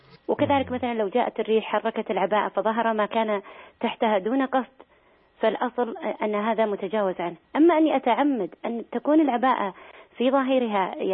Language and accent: Arabic; Saudi Arabia; أن الأصل تحريمها هنا عندنا في السعودية